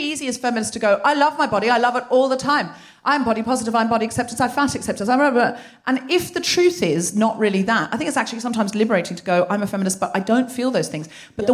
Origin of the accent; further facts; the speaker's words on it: Redcliffe, Queensland, Australia; born there; Well, I was born here in Redcliffe.